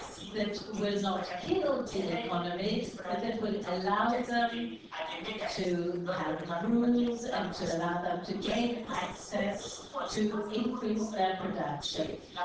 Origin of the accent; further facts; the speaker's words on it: Niger; I am from the Niger